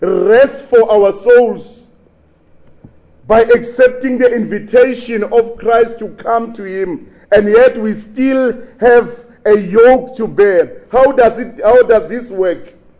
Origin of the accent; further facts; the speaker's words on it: Limpopo, South Africa; In our culture, where I grew up in Limpopo, we are not familiar with what the yoke is